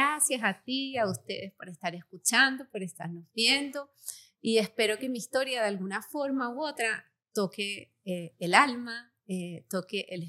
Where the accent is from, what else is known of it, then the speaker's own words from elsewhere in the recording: Chile; yo nací en Chile, toda mi vida viví allá en una familia, sí, súper unida, súper árabe